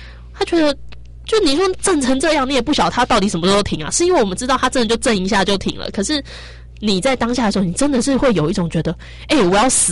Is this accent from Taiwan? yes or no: yes; Tainan, Taiwan; 因为我老家在台南，就人在台南。